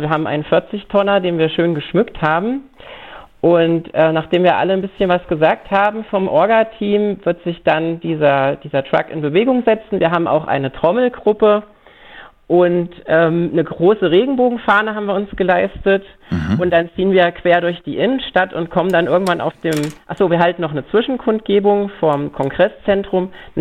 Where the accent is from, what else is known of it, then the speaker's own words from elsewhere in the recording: Suhl, Thuringia, Germany; Wir sind Menschen aus Suhl und Umgebung